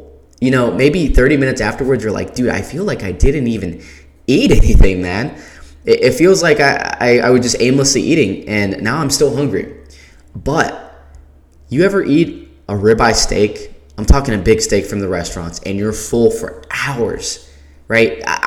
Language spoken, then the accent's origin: English; the South, United States; I'm from the South. I live in South Carolina, so I love my sweet tea.